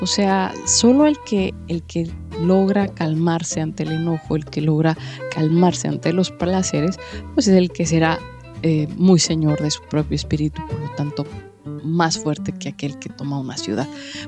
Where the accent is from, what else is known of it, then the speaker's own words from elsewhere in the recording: Mexico; yo soy mexicana, entonces le voy a platicar